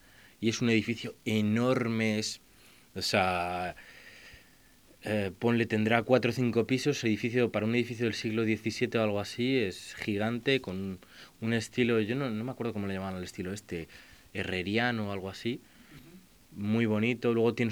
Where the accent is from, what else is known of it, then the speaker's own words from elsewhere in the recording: Madrid, Community of Madrid, Spain; born there; De hecho, yo nací en Madrid.